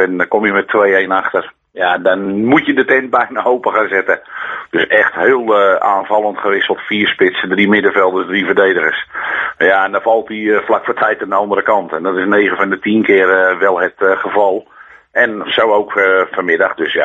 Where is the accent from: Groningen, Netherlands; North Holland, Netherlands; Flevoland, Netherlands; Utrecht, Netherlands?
Utrecht, Netherlands; Mijdrecht; Ja, nou ja, ik kom natuurlijk zelf uit Meidrecht vandaan.